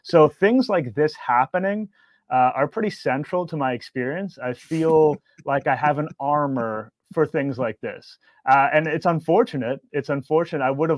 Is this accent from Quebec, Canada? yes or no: no; Toronto, Ontario, Canada; So I was born and raised in Toronto. I've spent the vast majority of my life living here. I also come from an English family.